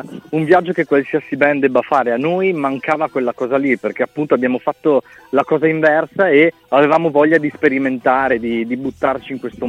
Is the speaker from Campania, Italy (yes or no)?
no; Trento, Trentino-Alto Adige, Italy; Siamo tutti di Trento, sì, nelle vicinanze, comunque nei chilometri.